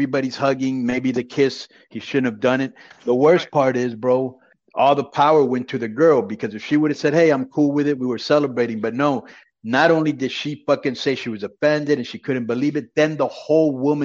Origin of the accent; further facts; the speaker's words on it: Florida, United States; I grew up watching him in Florida.